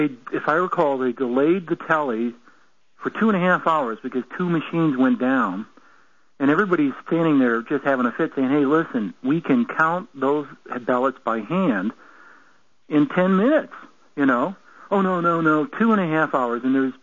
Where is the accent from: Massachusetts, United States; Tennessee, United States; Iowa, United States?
Iowa, United States; You know, I'm originally from Iowa